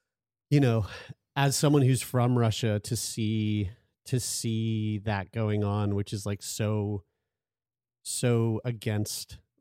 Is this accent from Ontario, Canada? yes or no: no; Halifax, Nova Scotia, Canada; we're from Halifax